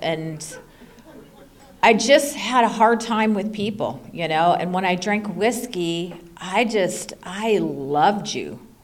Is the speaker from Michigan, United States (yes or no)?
no; San Bernardino, California, United States; And like I said, we grew up in San Bernardino, and in the 1960s, there weren't, I'm 61, by the way